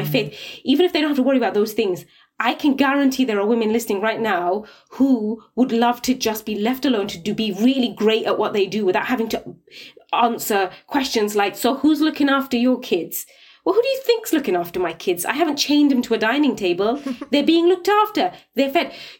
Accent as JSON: {"language": "English", "town": "Luton", "region": "East of England", "country": "United Kingdom", "tie": "born there", "said": "Luton. I was born in Luton. Where do I go?"}